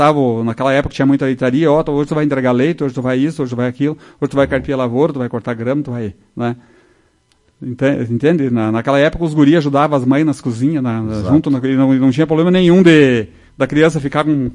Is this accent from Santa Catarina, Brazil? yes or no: no; Soledade, Rio Grande do Sul, Brazil; eu nasci lá. Eu e a minha irmã, que mora comigo agora, a Vera, nós nascemos lá no Salto Grande.